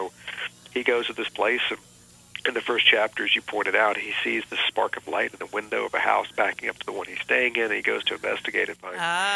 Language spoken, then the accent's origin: English; Richmond, Virginia, United States; And my hometown of Richmond, Virginia, could have been a Rust Belt town, but they have a great university there that's really brought the town back.